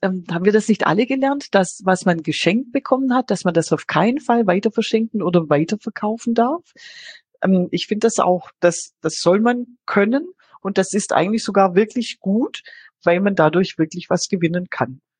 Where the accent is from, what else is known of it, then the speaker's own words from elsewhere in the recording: Baden-Württemberg, Germany; bin ja Schwäbin.